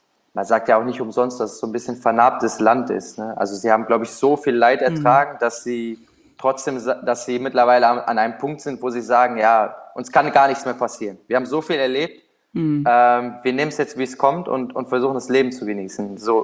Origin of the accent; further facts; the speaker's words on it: Düsseldorf, North Rhine-Westphalia, Germany; Ich bin in Düsseldorf da groß geworden